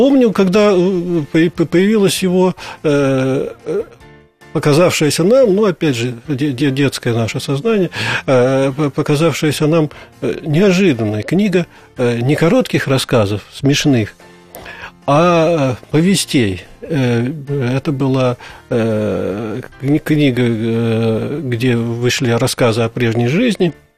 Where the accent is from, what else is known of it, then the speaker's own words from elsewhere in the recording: Novosibirsk, Novosibirsk Oblast, Russia; Я коренной новосибирец